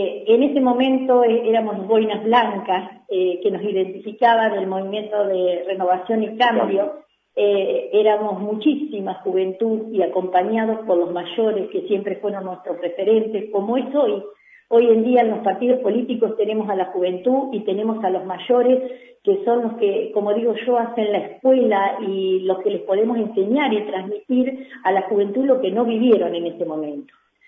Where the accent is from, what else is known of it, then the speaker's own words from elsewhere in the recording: Argentina; somos argentinos, y eso es lo que no nos tenemos que olvidar